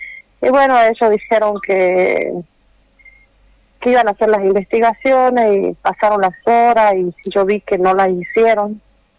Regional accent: Argentina; yo soy argentina

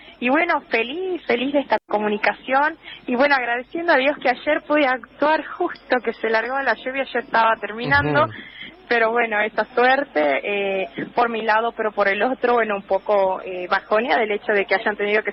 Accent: Tucumán, Argentina; como tucumana

